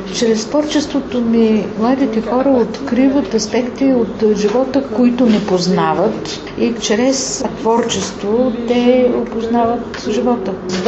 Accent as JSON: {"language": "Bulgarian", "country": "Morocco", "tie": "born or raised there", "said": "прекарах детството си в Марокко, защото баща ми работеше в Марокко. Прекарах в брак на слоновата кост, като вече по-голяма, защото съпруга ми работеше там."}